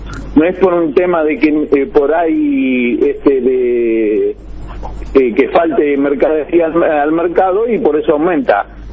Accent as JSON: {"language": "Spanish", "country": "Chile", "said": "De Chile, sí."}